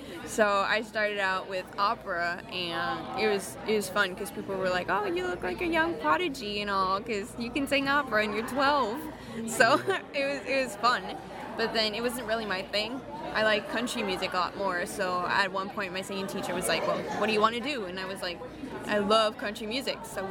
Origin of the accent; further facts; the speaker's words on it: Greenfield Park, Quebec, Canada; born there; now in Saint-Jérôme, Canada; I was born in Greenfield Park, so it's a lot. It's close to Montreal, and then I moved a lot as a kid, and now we're a lot more north, so more in the country side of it.